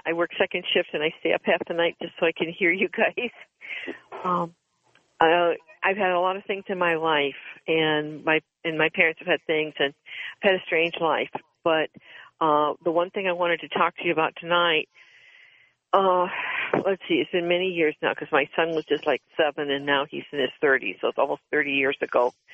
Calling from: Ohio, United States; Yes, I am calling you from Ohio.

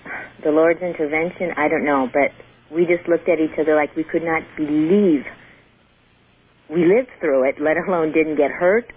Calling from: Burbank, California, United States; I'm sorry. I'm calling from Burbank.

